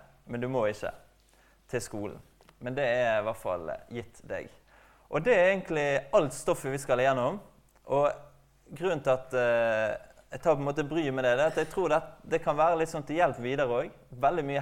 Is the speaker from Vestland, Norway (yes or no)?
yes; Bergen, Vestland, Norway; Jeg kommer fra Bergen.